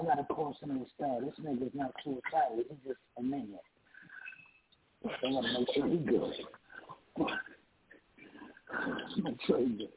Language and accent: English; New York, United States; I'm from New York, man.